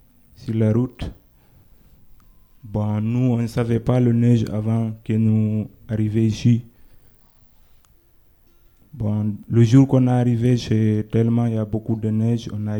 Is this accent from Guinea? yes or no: yes; Guinea; French is a second language; now in France; Je viens de Guinée-Conakry. J'arrivais en France ici le 3 février 2017.